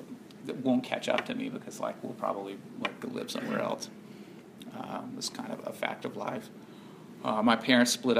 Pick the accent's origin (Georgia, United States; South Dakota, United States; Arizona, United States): Georgia, United States; born there; I was born here in Georgia to pretty, fairly normal for the early 70s. Kind of Georgia Southern, real traditional parents.